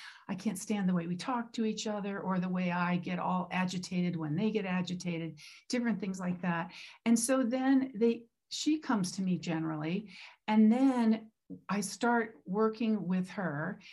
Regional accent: Boulder, Colorado, United States; What brought me out here a few years ago was returning to my hometown, because I grew up mostly in Boulder, and then I had lived away for all of my adult life

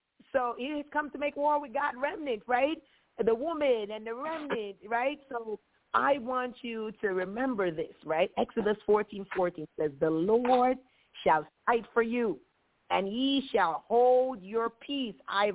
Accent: Jamaica; and I mean, I'm Jamaican, so I could speak on it

